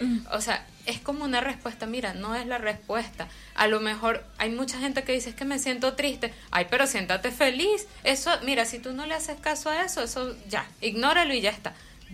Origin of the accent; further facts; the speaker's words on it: Venezuela; somos venezolanas ambas.